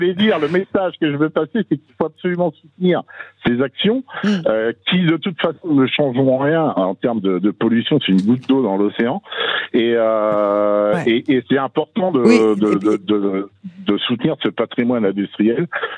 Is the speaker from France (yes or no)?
yes; Normandy, France; Je suis normand, mais je bosse toutes les semaines sur Paris.